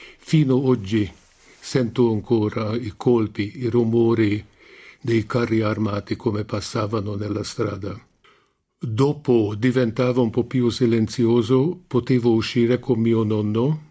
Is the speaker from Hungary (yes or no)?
yes; Hungary; Italian is a second language; Essendo ungherese, subito dappertutto ognuno raccontava i suoi ricordi di 56 ai profughi dell'epoca.